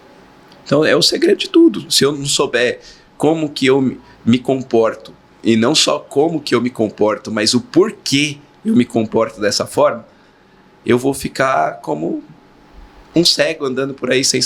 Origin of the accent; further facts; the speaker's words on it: São José do Rio Preto, São Paulo, Brazil; Eu sou de São José do Rio Preto.